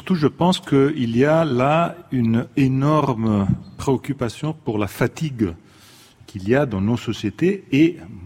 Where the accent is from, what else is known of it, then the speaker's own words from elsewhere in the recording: Italy; French is a second language; Chez nous, en Italie, il y a un décalage